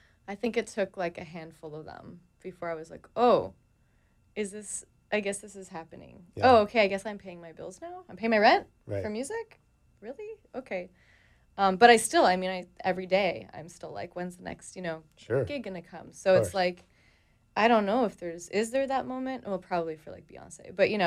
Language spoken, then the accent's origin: English; Toronto, Ontario, Canada; I'm from Toronto, Canada